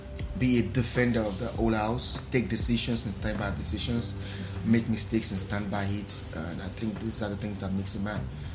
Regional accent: Mushin, Lagos, Nigeria; I grew up in Mushi, Akala to be precise.

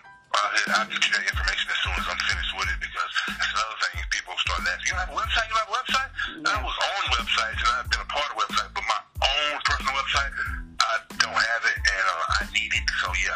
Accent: Pittsburgh, Pennsylvania, United States; Well, I'm from Pittsburgh, so I had to have some hot links. Pittsburgh hot links are like a staple where I'm from

